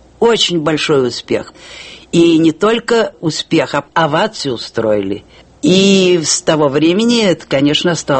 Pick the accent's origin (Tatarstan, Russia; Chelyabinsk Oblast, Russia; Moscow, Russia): Moscow, Russia; born there; moved away as an adult; also born or lived in Italy; Родилась я в Москве и окончила единую трудовую школу.